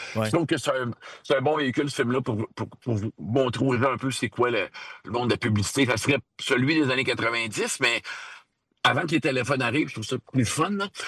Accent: Quebec, Canada; J'ai toujours dit aux gens que je suis Québécois

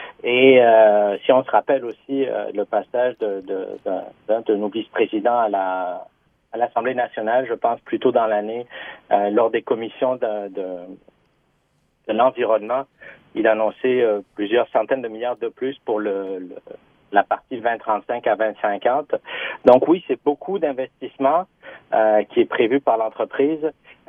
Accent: Quebec, Canada; on est aussi des Québécois.

